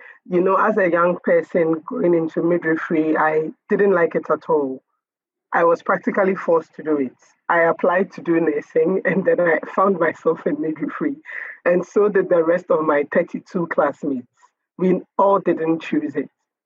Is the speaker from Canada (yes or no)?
no; Ghana; I'm a midwife from Ghana.